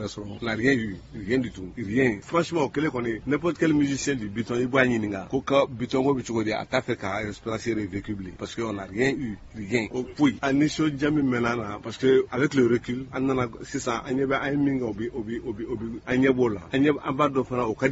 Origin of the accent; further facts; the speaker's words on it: Mali; nous, on vient d'où? On est du Mali.